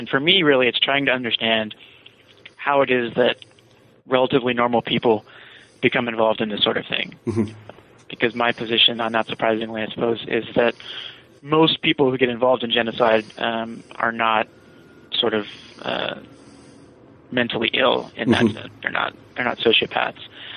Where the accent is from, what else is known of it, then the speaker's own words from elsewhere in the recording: Virginia, United States; Sure. I'm from Virginia.